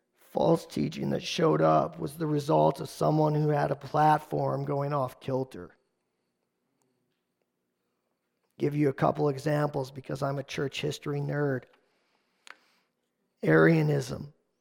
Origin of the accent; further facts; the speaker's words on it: Canada; Probably because we're Canadian and we're generally apologetic